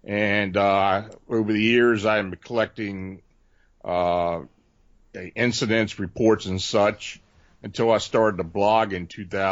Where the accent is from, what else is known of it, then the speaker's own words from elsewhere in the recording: Gettysburg, Pennsylvania, United States; also born or lived in Maryland; I was born and raised near the Gettysburg Battlefield in South Central Pennsylvania, which is where I do reside again. I lived down in Maryland near Baltimore for about 40 years, and I moved back up here.